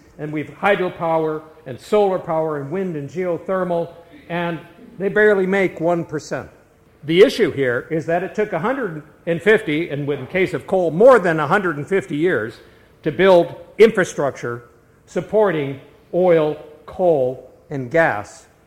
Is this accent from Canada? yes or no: yes; Calgary, Alberta, Canada; I'm from Calgary, Alberta